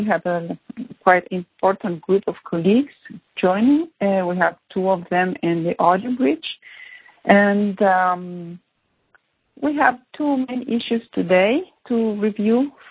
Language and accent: English; Argentina; I am from Argentina.